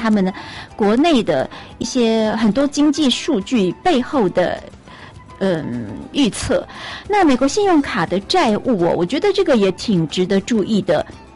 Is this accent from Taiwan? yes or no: yes; Taiwan; 美国人跟我们台湾人不太一样